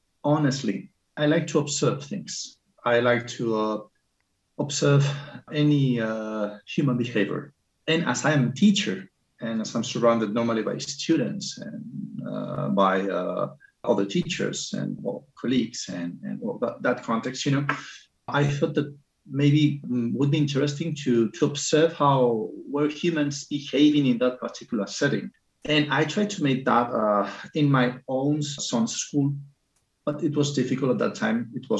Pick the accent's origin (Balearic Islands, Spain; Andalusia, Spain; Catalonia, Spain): Andalusia, Spain; Seville; I'm from Spain. I'm from Seville.